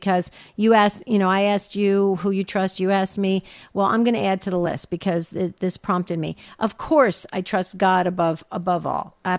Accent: New Jersey, United States; also born or lived in Arizona; And all of the friends that I grew up with in New Jersey, and I still am friends with them, and the ones I made in Arizona when I became an adult, it's incredible.

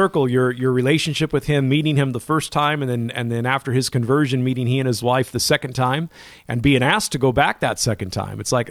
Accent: Modesto, California, United States; also born or lived in Gustine; I grew up in the Modesto area, born in the little Portuguese town of Gustin back in the 1960s, and was raised, however, in Modesto

